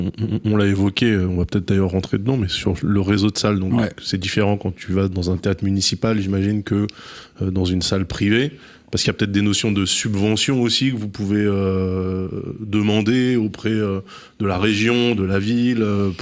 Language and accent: French; Maisons-Alfort, Île-de-France, France; moi je suis de Maison Alfort